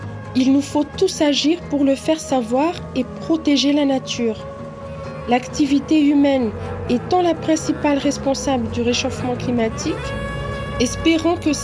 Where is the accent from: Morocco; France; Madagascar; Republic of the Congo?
Madagascar; Je suis malgache et je sais le rôle que je peux jouer dans cette lutte. Je sais ce que je peux apporter à Madagascar.